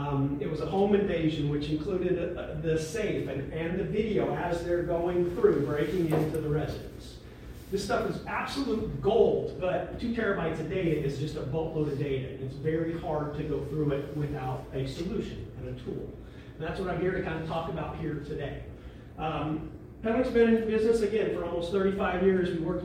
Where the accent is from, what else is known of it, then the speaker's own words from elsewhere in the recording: Lincoln, Nebraska, United States; I come from Lincoln, Nebraska is my hometown, right in the heart of the Midwest there, so.